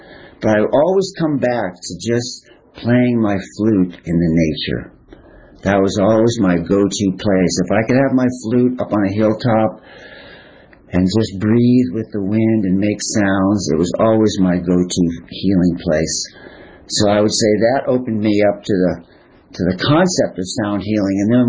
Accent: California, United States; I was raised in California. But I would go, and he would play the accordion

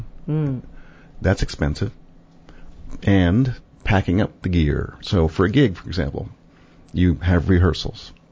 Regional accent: New Jersey, United States; And for me, you know, I grew up in New Jersey, and I was lucky enough to have a basement.

